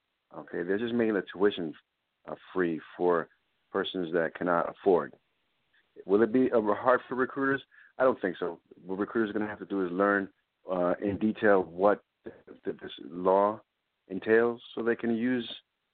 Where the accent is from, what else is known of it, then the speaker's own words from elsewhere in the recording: New York City, New York, United States; I'm from the Bronx, New York, and the branch I served, United States Navy, served 11 years.